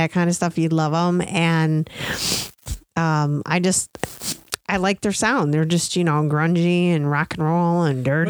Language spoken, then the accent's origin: English; Michigan, United States; Well, you figured we'd be used to the snow since we grew up here in the States, and Michigan is famous for snow and winter